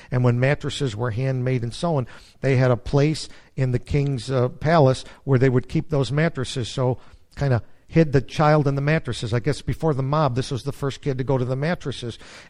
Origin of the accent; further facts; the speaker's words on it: United States; we grew up in America, and I've grown up with American women, lost and saved.